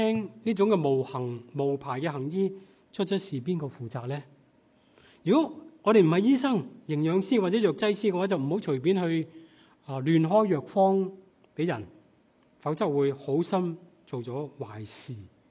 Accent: Hong Kong; 记得我小的时候在香港读书

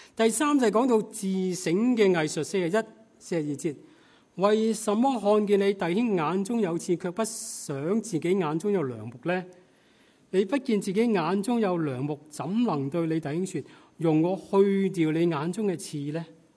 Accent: Hong Kong; 记得我小的时候在香港读书

